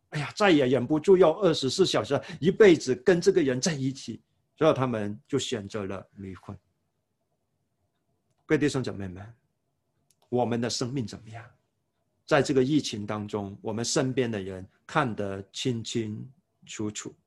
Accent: China; 我们中国人常常有一个望子成龙、望女成凤的一个的心态

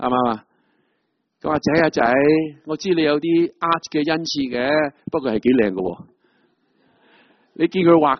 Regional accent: China; 我们中国人古时都是祭天的，我们不是多神主义的

